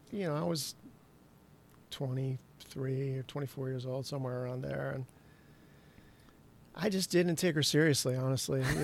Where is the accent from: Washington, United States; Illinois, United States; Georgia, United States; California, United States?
Washington, United States; Wenatchee; as a kid, we grew up in Wenatchee, Joe